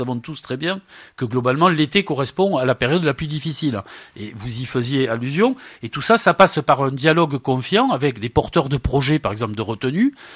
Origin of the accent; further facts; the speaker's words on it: Carcassonne, Occitanie, France; Je suis né dans l'Aude, j'ai grandi à Carcassonne et dans la Montagne Noire